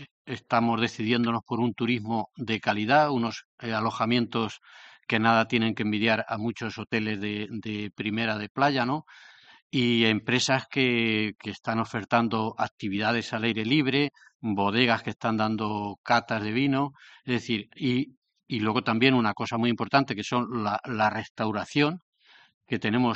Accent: Castilla-La Mancha, Spain; Bueno, yo soy de la Manchuela

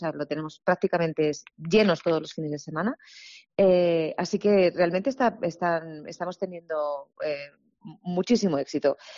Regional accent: Segovia, Castile and León, Spain; pero ahora ya sí que yo, que soy de Segovia

